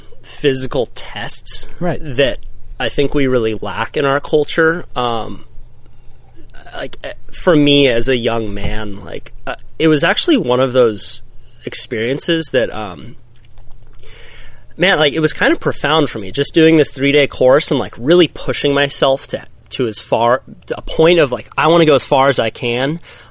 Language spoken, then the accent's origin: English; Santa Cruz, California, United States; Grew up right here in Santa Cruz, California. You know, youngest of five.